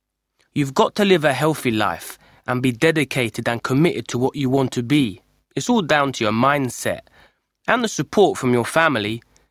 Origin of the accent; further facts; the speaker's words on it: England, United Kingdom; born there; I was born here in England, but my parents are from Nigeria.